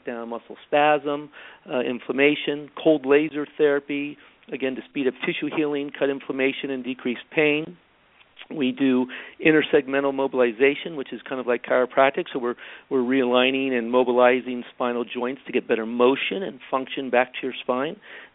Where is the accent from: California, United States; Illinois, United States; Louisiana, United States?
California, United States; San Francisco; have family here, you know, throughout, and went to the University of San Francisco. So this is my hometown.